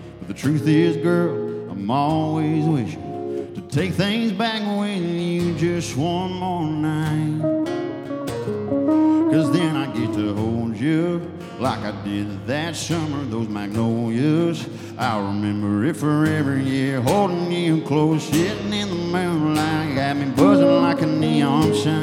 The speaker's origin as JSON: {"language": "English", "town": "Ruston", "region": "Louisiana", "country": "United States", "said": "I'm from Ruston, Louisiana."}